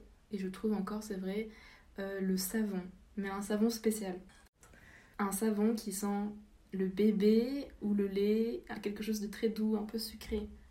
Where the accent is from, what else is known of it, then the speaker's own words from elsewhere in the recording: France; J'ai grandi en France, mais j'ai été beaucoup au Japon, parce que mon père est japonais. Donc j'ai passé beaucoup d'été au Japon quand j'étais petite.